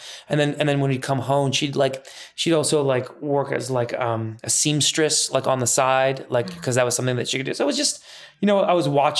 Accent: Northbrook, Illinois, United States; And I grew up in Northbrook, Glenview borderline.

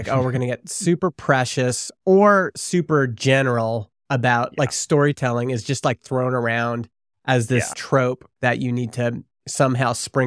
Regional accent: Vernon, British Columbia, Canada; it's from … my hometown of Vernon, BC.

